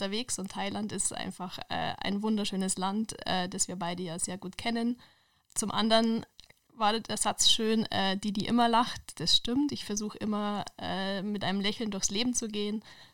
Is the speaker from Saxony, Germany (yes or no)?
no; Regensburg, Bavaria, Germany; now in Munich, Germany; ich bin in Harlaching geboren, war die ersten Lebensjahre hier in München, dann wurde mein Papa versetzt in die Oberpfalz nach Regensburg und da ist die ganze Familie mitgezogen und dann auch dort geblieben, nur ich bin dann im Laufe der Zeit wieder zurückgekommen nach München.